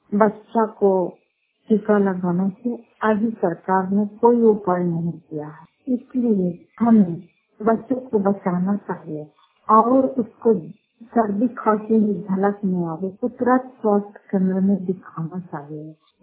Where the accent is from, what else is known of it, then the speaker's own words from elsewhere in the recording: Fatehpur, Bihar, India; घर फतेहपुर पंचायत मकौटा जिला नालंदा थाना सत्तर ब्लॉक के निवासी हूँ